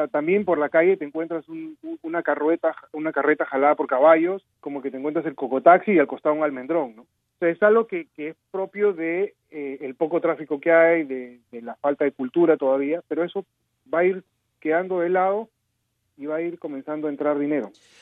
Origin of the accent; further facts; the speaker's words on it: Peru; Yo soy peruano y yo viví un proceso de desarrollo en el Perú.